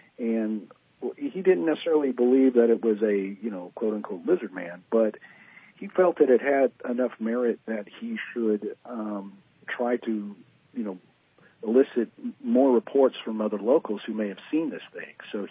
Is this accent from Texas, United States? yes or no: yes; Texas, United States; And I'm from Texas, and, Louisiana's not far.